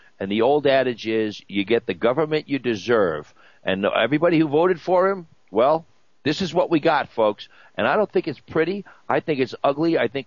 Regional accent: Colorado, United States; I know we have Rachel on the line from my home state of Colorado.

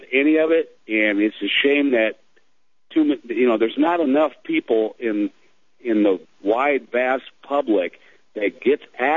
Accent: Iowa, United States; I'm from Iowa.

